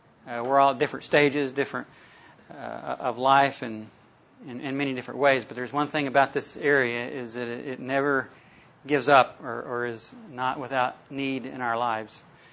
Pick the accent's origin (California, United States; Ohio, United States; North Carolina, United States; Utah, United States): North Carolina, United States; I grew up in North Carolina. The first 18 years of my life, I entered the Air Force right out of high school.